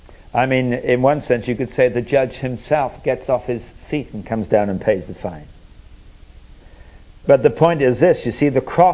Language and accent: English; United Kingdom; I'm British and we drive on the other side of the road.